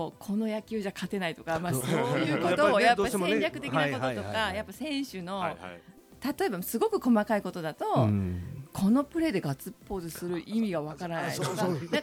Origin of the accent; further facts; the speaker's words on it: Matsuyama, Ehime, Japan; もう生まれも育ちも松山で